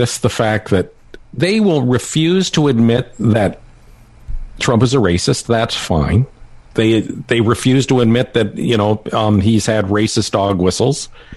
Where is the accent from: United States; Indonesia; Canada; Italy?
Canada; I'm a Canadian. I'm just looking at this from, you know, sort of a third party perspective.